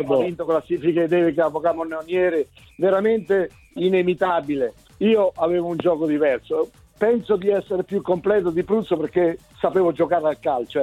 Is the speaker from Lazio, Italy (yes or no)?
yes; Sonnino, Lazio, Italy; No, ma che poi stranamente siamo due laziali, no? Perché io sono di Sonnino